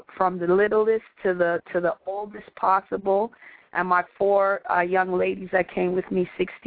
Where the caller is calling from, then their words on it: Washington, District of Columbia, United States; So I am calling you from Washington, D.C., just on the steps of Howard University campus.